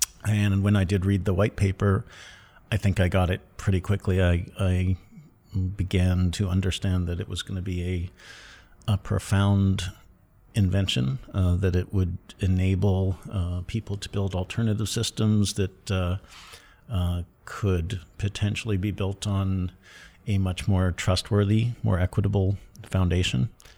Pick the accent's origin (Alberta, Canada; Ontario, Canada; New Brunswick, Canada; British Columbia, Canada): Ontario, Canada; Toronto; We're both from Toronto. I was back over Christmas 2013 visiting my family